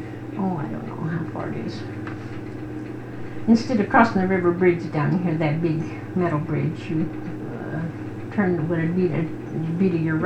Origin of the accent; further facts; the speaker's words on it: Nebraska, United States; But just before we came here from Nebraska, well, one of the girls that come from Nebraska, before we did, she still lived down here, don't we?